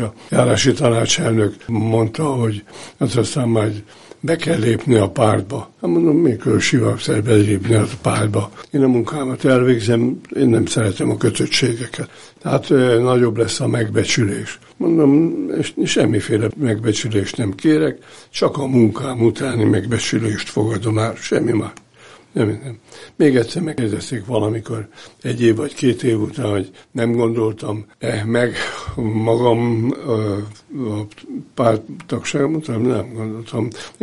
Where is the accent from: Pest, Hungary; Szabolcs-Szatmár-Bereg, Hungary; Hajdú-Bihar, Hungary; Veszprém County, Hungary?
Pest, Hungary; Erdőkertes; tehát ezért választották Erdőkertest, amelyik hát tulajdonképpen annak nevezem a szülői ház, amiben felnőttünk, most is megvan.